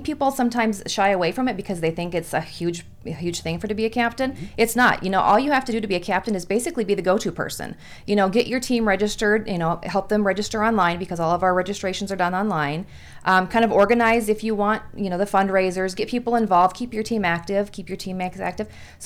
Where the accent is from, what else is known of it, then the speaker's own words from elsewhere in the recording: South Dakota, United States; Well, I'm not originally from Iowa. I'm from South Dakota.